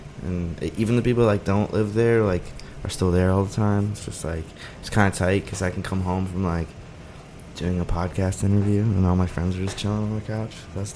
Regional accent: Indiana, United States; In Indiana.

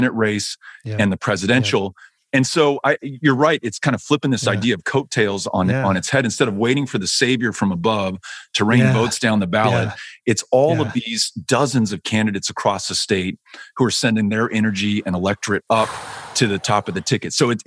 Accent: El Paso, Texas, United States; You go to the Mexican-American majority communities of El Paso, my hometown, the Rio Grande Valley, and it is decimating, absolutely decimating these communities.

